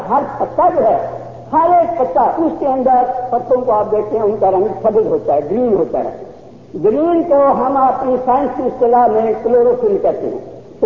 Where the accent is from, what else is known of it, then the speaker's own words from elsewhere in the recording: Punjab, India; हालांकि पंजाब का रहने वाला हूँ